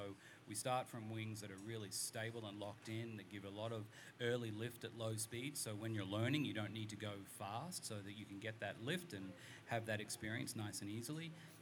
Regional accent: Australia; now in United States; Well, you can tell I'm from Australia

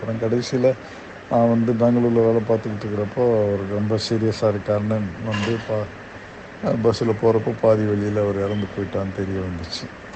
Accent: Uthirakosamangai, Tamil Nadu, India; என்னை உத்தரகோஷமங்கலம், நான் என் தாத்தா வீட்டிலேருந்து தான் வளர்ந்தேன்.

